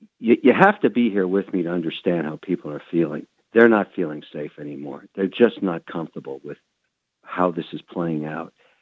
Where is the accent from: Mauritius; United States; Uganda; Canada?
Canada; because I'm a Canadian that's half Lebanese, half Irish